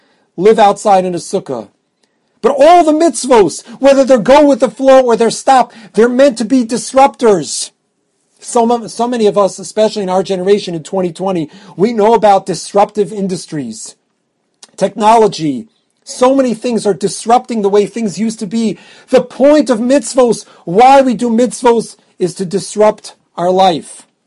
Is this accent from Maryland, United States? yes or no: yes; Baltimore, Maryland, United States; growing up, my parents live in Baltimore. I grew up in Baltimore.